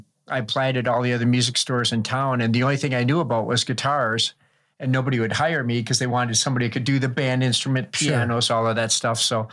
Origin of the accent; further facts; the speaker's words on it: Marshfield, Wisconsin, United States; now in La Crosse, United States; Well, I was born and raised in Marshfield, Wisconsin, moved to La Crosse when I was 21, worked various jobs.